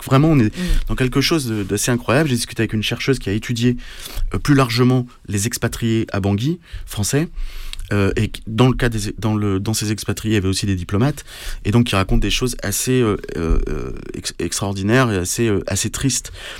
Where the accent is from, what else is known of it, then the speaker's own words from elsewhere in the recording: France; Enfin, moi, je suis français, donc ces gens me représentent.